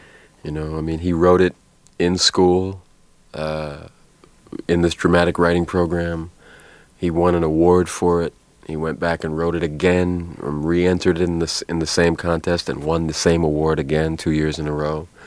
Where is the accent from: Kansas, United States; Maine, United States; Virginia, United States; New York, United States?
New York, United States; Brooklyn; I grew up in Brooklyn, too.